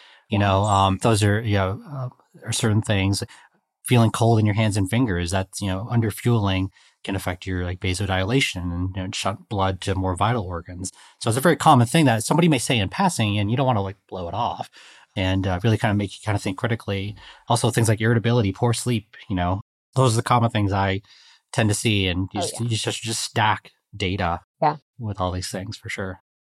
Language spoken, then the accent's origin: English; Chicago, Illinois, United States; I grew up in Chicago during the 90s, Michael Jordan era, and that's what I love.